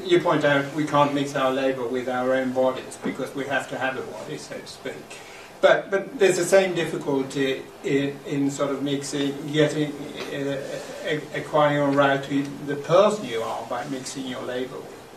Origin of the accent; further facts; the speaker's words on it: Sweden; English is a second language; Since I come from Sweden